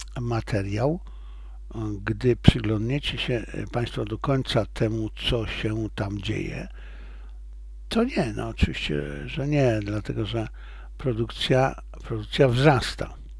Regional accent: Silesian Voivodeship, Poland; bo pochodzę ze Śląska.

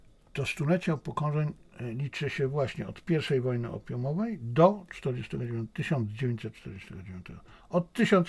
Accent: China; a to jestem Chińczykiem, więc to, że to jest dla mnie oczywiste

